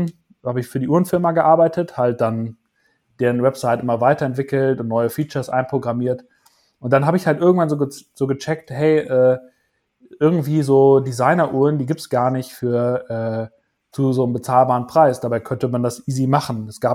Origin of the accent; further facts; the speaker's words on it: Münster, North Rhine-Westphalia, Germany; wo ich aufgewachsen bin in Münster